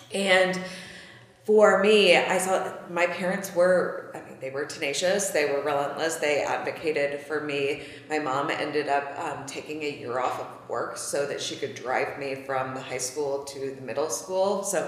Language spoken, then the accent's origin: English; North Carolina, United States; I'm from North Carolina, and we were, when I was in middle school, in sixth grade, my dad got another job, and we moved from a more affluent part of North Carolina to a more rural, much less affluent part of North Carolina.